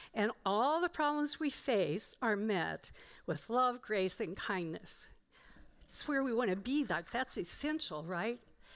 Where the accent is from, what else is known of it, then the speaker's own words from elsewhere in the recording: Chicago, Illinois, United States; Another role that I have is that I'm a Chicagoan. I lived here for 50 years, and this city is amazing.